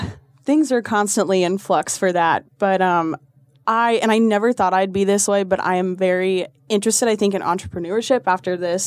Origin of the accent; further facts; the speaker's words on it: Colorado, United States; also born or lived in Texas; and I'm from Colorado originally, and then we moved to a small town in Texas, and I acclimated pretty well to Texas